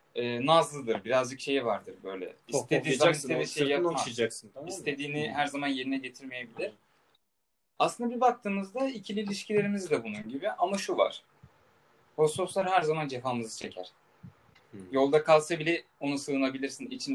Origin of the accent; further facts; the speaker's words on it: Karabük, Turkey; Biz Karabüklüyüz ya.